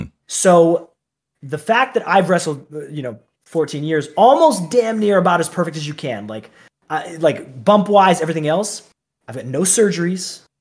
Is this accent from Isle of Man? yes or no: no; Canada; now in United States; I'm from Canada.